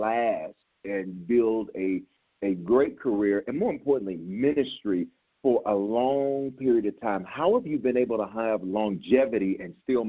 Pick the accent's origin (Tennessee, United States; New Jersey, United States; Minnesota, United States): Tennessee, United States; Memphis; also born or lived in Denver; my family, I was born in Denver, raised in Memphis. And we got family all over. We got family all over the Memphis area, the greater Memphis area.